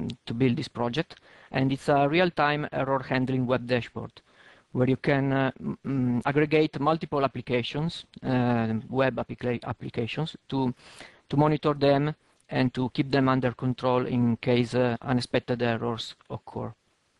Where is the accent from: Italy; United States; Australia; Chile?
Italy; moved away as an adult; now in Switzerland; actually I'm from Italy, but right now I'm speaking from Switzerland where I just moved last year to do consulting.